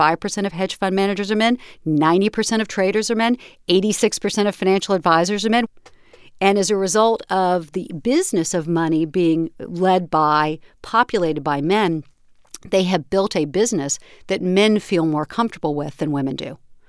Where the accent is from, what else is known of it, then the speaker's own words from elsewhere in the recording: the South, United States; I grew up in the same society we all did, and I grew up in the South, and the boys do the money